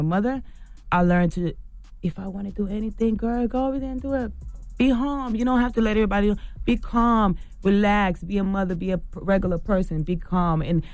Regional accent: Fort Lauderdale, Florida, United States; because I'm from, I was raised in Fort Lauderdale, Florida.

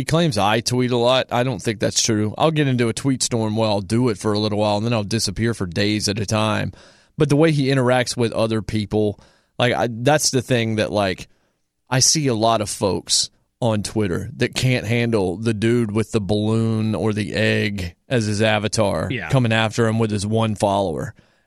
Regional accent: the Carolinas, United States; since I grew up in the Carolinas, the amusement park down in Charlotte, Carowinds, had a Days of Thunder ride.

